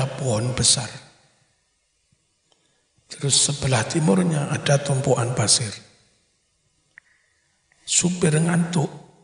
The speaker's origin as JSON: {"language": "Indonesian", "region": "East Java", "country": "Indonesia", "tie": "born or raised there", "said": "Dulu kan di desa saya itu enggak jauh dari sungai Berantas."}